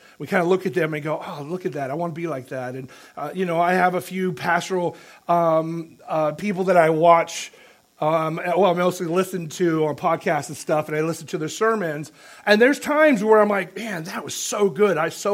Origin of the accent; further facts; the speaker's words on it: San Diego, California, United States; But I grew up in San Diego, and how can I not be a Charger fan, especially in the 80s with Dan Fouts and Winslow and Chandler and all those great wide receivers?